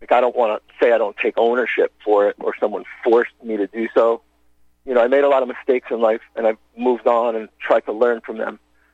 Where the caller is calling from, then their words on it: North Carolina, United States; Okay, I'm calling from North Carolina.